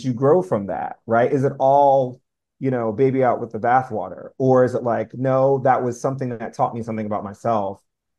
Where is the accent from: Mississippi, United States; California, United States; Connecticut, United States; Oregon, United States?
Connecticut, United States; New Haven; tours of Cats and the Rent tour I would join 2 years later both came through New Haven, Connecticut, my hometown, the Schubert Theater.